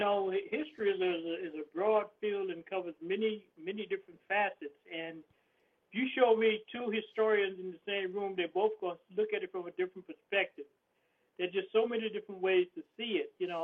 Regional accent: the South, United States; I mean, I'm a Southerner, too.

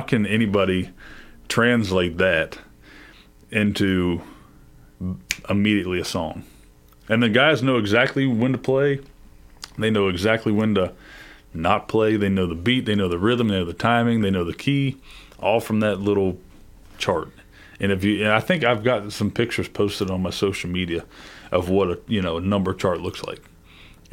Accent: Texas, United States; I grew up in Texas with my granddad, and barbed wire and bouquets kind of comes to mind

